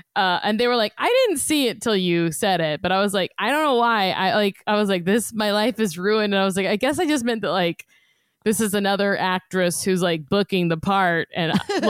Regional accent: Corona, California, United States; also born or lived in St. Louis; I am from Southern California, Corona, to be exact.

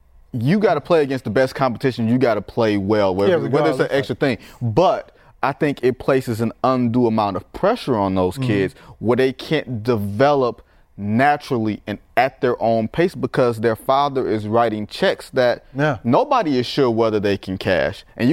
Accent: Detroit, Michigan, United States; Where I'm from Detroit. Them fighting words.

